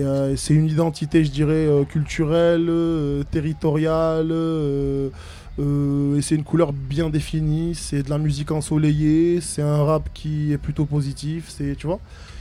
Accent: Perpignan, Occitanie, France; fait je suis originaire de Perpignan, où j'ai commencé le rap étant très jeune. J'avais 11 ans quand j'ai commencé

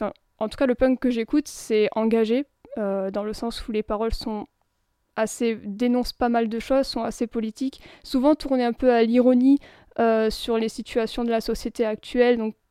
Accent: Perpignan, Occitanie, France; also born or lived in Nice; Je suis née à Nice, mais j'ai toujours vécu à Perpignan.

